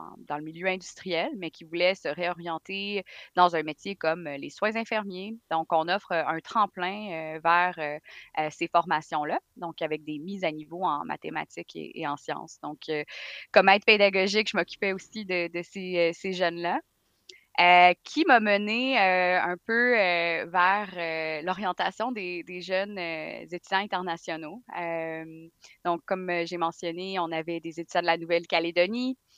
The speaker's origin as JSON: {"language": "French", "town": "Sept-Îles", "region": "Quebec", "country": "Canada", "tie": "born there", "said": "moi je suis née au Canada, je suis née à Sept-Îles. J'ai fait mes études à Montréal"}